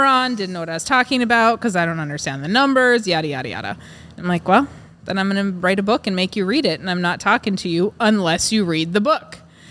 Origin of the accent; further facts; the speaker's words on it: North Dakota, United States; So I am obviously from North Dakota. I was raised on a farm ranch operation.